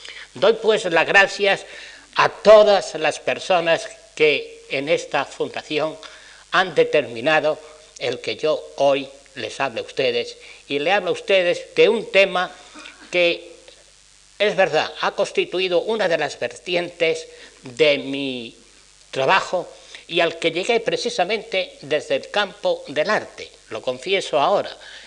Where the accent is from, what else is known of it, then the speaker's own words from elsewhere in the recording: Granada, Andalusia, Spain; yo lo agradezco como granadino, como profesor jubilado